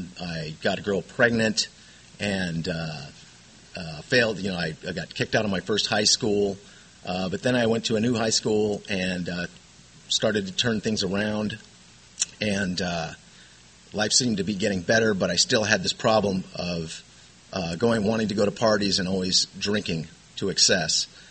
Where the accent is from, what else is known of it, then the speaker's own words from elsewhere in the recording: Lemon Grove, California, United States; I grew up in Lemon Grove. My mother and father from the Midwest, both, I have two older brothers, one living in Anaheim, one living in Tennessee.